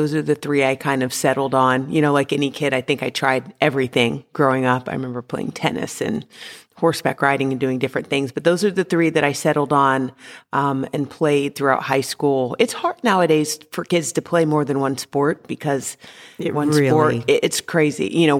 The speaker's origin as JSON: {"language": "English", "town": "Atlanta", "region": "Georgia", "country": "United States", "tie": "born or raised there", "also_born_or_lived": "St. Louis, Missouri", "said": "I was born in St. Louis, and then my dad worked for Ford, and so I spent my childhood moving around a lot, but I did go to high school in Atlanta, and that's where my family still lives. So I say that I'm from Atlanta."}